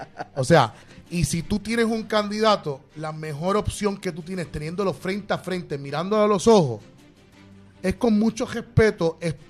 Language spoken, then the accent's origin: Spanish; Lares, Puerto Rico; él acumula en mi pueblo de Lares